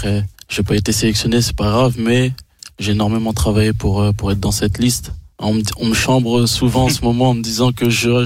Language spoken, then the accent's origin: French; Évreux, Normandy, France; on a une très bonne relation, on vient du même quartier d'Évreux